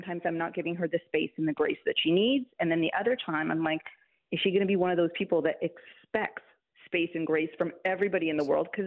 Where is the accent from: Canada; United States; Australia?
Canada; I'm Canadian